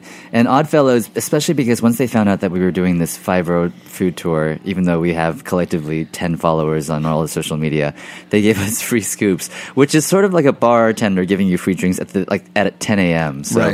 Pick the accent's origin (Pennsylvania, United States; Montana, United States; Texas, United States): Texas, United States; the fact I grew up in Texas eating, you know, artificial green.